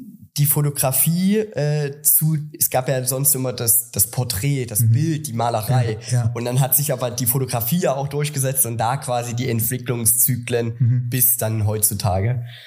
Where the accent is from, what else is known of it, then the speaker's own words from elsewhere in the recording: Chemnitz, Saxony, Germany; ich komme aus Chemnitz.